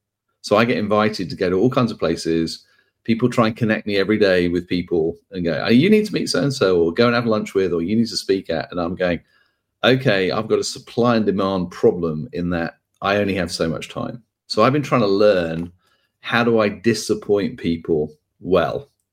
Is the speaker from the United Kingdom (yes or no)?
yes; United Kingdom; accent: British; I just respond with my British accent, comment on the weather, and we're good to go usually.